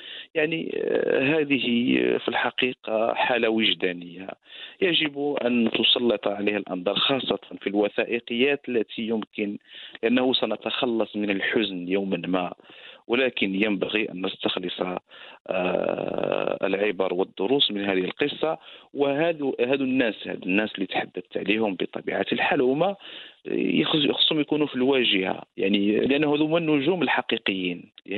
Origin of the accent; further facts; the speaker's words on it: Morocco; من نحن كمغاربة